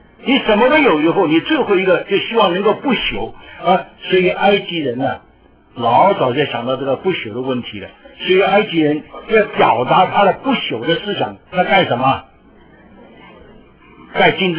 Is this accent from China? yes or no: yes; China; 现在对我们中国人呢，从前我们中国人呢，那些外交官呢，真难做啊